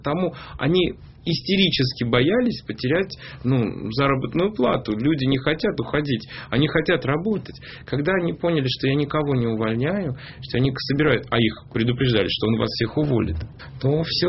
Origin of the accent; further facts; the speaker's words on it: Moscow, Russia; also born or lived in Tbilisi, Georgia; я москвичом быть никак не могу, я тбилисец. Но, конечно, вырос я в Москве, всю жизнь служил в Москве, потому номинально им считаюсь.